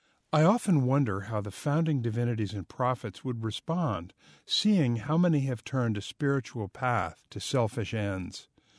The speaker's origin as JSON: {"language": "English", "region": "Vermont", "country": "United States", "tie": "born or raised there", "said": "Growing up in Vermont, it was easy to see the impact of small communities of faith on their larger communities"}